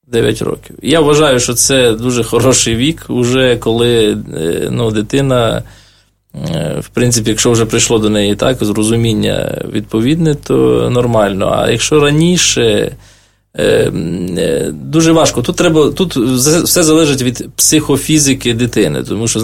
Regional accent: Vynohradiv, Zakarpattia Oblast, Ukraine; А я з Закарпатської області, з міста Виноградів.

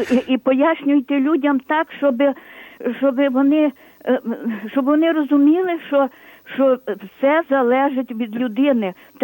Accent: Ternopil Oblast, Ukraine; Я з Тернополя, з Тернопільщини, вірніше, поза села. … мені 84 роки.

